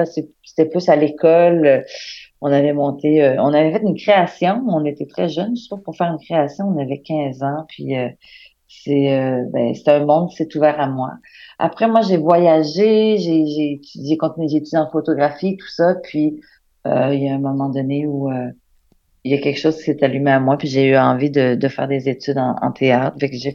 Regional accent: Montreal, Quebec, Canada; Je suis québécoise de Montréal.

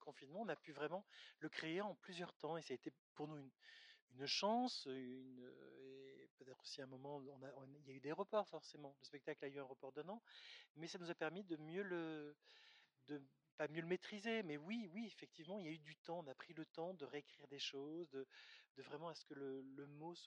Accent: Marseille, Provence-Alpes-Côte d'Azur, France; born there; d'origine corse, italienne et provençale et marseillais. Je suis né à Marseille, c'est ma ville de cœur vraiment.

